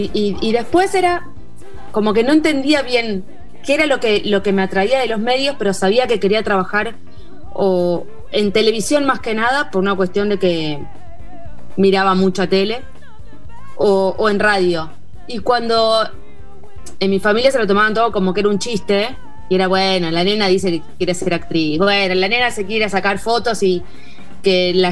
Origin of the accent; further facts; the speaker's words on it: Capilla del Señor, Buenos Aires Province, Argentina; moved away as an adult; now in Buenos Aires, Argentina; Bueno, yo nací y viví toda mi vida hasta los 21 en Capilla del Señor. Esto es a 80 kilómetros nada más de acá de Ciudad de Buenos Aires.